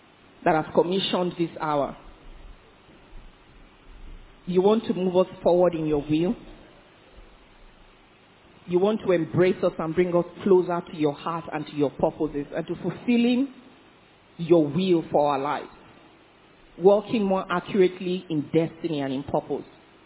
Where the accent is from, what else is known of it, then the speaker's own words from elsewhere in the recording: Kano, Nigeria; moved away; I came from Kano. I didn't come from Lagos. So, but it's been a long time I left home.